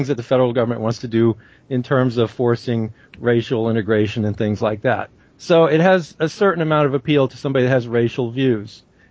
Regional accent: the South, United States; Well, first place, I grew up in the South. My mother was a woman of Southern heritage. My father of German extraction.

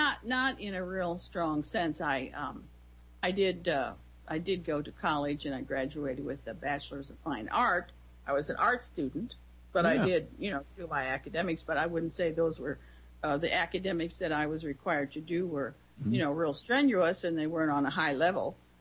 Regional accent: United States; born there; I mean, I'm fully American. I was born here and all, but I do have a all German family background.

